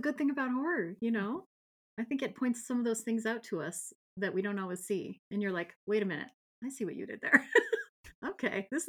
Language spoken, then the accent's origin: English; North Dakota, United States; I'm very much I'm from North Dakota. And so I'm very Midwestern nice